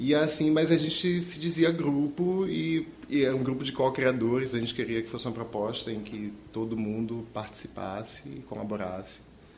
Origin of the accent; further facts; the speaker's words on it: Salvador, Bahia, Brazil; sou de Salvador, nasci em Salvador.